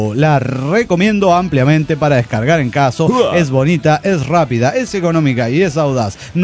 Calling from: Chihuahua, Mexico; de Chihuahua, México.

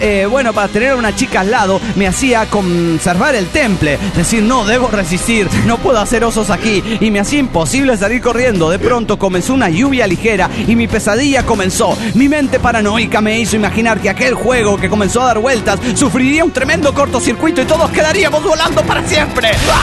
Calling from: Oaxaca, Mexico; Vengo desde Oaxaca Largo.

